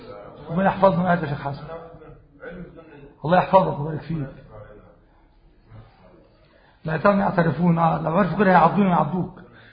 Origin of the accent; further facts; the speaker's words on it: Egypt; ما احنا مصريين